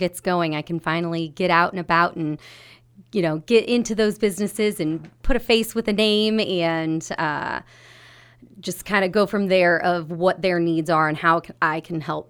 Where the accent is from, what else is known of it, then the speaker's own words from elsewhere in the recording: Abingdon, United States; also born or lived in St. Louis; I'm born and raised in Abingdon, and I came to Mammoth College after high school for a year and then jetted off to St. Louis for the next 17 years